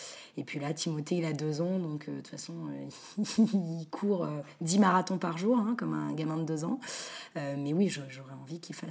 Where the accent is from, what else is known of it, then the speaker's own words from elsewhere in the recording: Paris, Île-de-France, France; Moi, j'adore Paris, hein, je suis une vraie parisienne